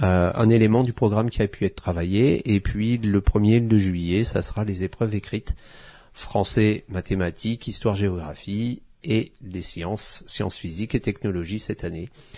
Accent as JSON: {"language": "French", "region": "Auvergne-Rhône-Alpes", "country": "France", "said": "Donc, puisque quand on est auvergnat, c'est quand même aussi... c'est quand même aussi deux points essentiels."}